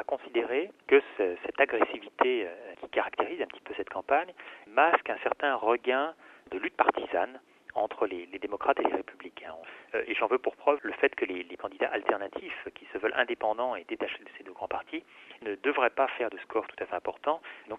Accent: United States; Je crois qu'on s'inquiète aujourd'hui, en tant qu'Américain, de l'image des États-Unis dans le monde.

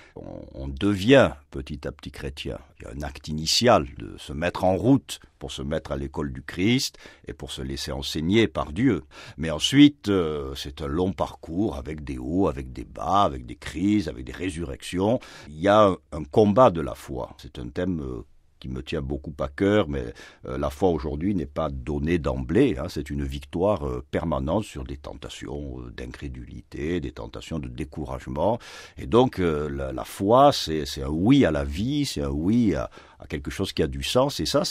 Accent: Marseille, Provence-Alpes-Côte d'Azur, France; Je suis originaire de Marseille, et plus spécialement des quartiers nord de Marseille, qui sont des quartiers difficiles, où les chrétiens ne sont pas la majorité.

